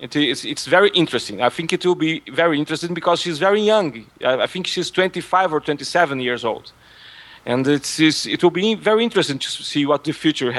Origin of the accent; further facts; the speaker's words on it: Rio de Janeiro, Brazil; English is a second language; Unfortunately, I'm sad to say I'm from Rio, and I can tell you it is not.